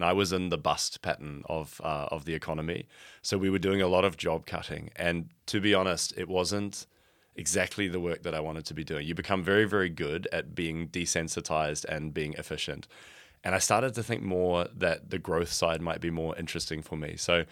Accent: New Zealand; Yeah, so I'm from New Zealand originally, as you can probably hear in my accent.

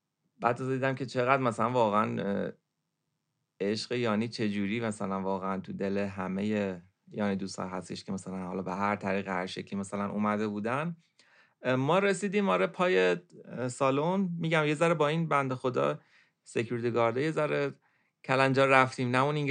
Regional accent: Iran; گفتیم آقا ما از ایران اومدیم

